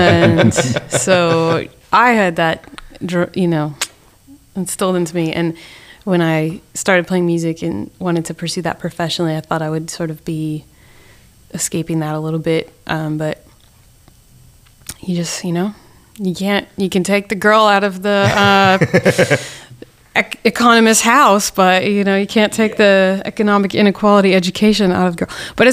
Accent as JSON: {"language": "English", "town": "Oak Park", "region": "Illinois", "country": "United States", "tie": "born or raised there", "said": "I grew up in Oak Park, which is like quite a nice, it's a really nice place to grow up. It's really mixed."}